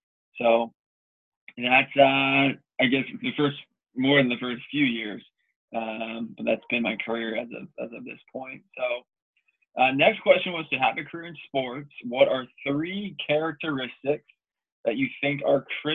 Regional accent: Stroudsburg, Pennsylvania, United States; I'm from Northeast Pennsylvania, Stroudsburg, Pennsylvania. Went to school in New York, which is 2.5 hours away.

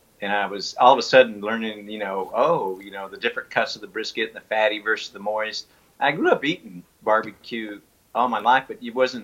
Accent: Dallas, Texas, United States; moved away as an adult; also born or lived in San Diego; Yeah, I grew up in Dallas, Texas.

